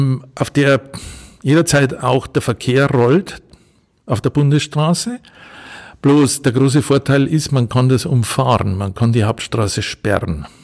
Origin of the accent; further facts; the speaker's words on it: Bavaria, Germany; moved away as an adult; Aus Niederbayern.